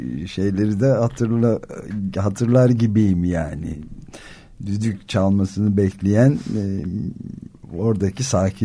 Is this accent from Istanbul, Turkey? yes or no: yes; Istanbul, Turkey; İstanbul'da doğma büyüme İstanbullulardan biri olarak